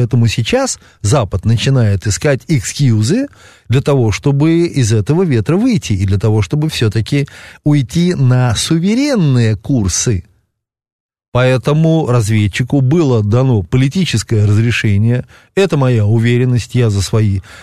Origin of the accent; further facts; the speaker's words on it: Odesa, Odesa Oblast, Ukraine; Как старый одессит, который вырос на море